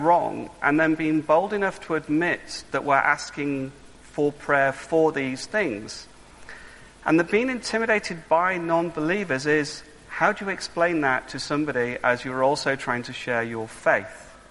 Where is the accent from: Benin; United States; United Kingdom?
United Kingdom; because we're very British, we mustn't grumble.